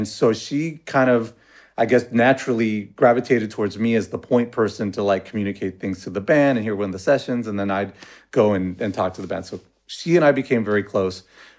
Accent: Pacoima, California, United States; it was once they found out I was from Pacoima, and I think I let the cat out of the bag, like, oh yeah, you know

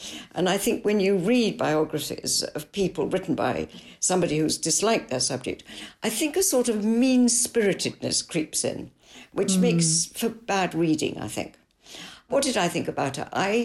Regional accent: Italy; because I grew up in Italy, so Italian is my second language.

